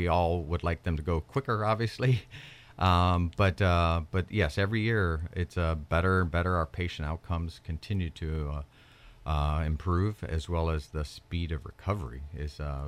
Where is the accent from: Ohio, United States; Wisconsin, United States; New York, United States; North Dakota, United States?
Ohio, United States; Yeah, like I said, we're from Ohio.